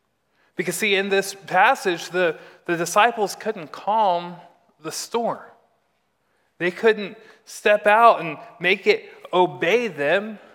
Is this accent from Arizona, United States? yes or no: no; Texas, United States; And growing up in the Texas Panhandle, it's a very windy region of our great state of Texas.